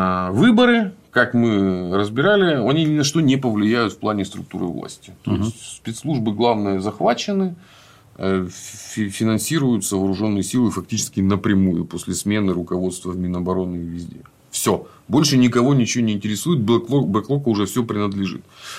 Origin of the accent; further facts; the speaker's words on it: Ukraine; first language ru; Я русскоязычный украинец. Да что там? Я просто такой самый что ни на есть русский Украины.